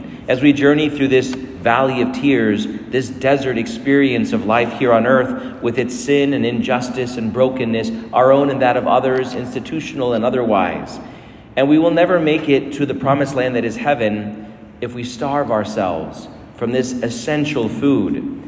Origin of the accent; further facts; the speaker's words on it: United States; I'm American. I have a right to everything.